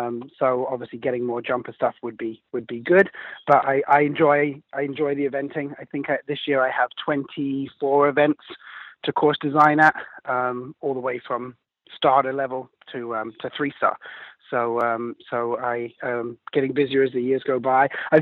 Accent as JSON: {"language": "English", "region": "England", "country": "United Kingdom", "lives_now": "United States", "said": "When I first came to the States, I'm obviously English."}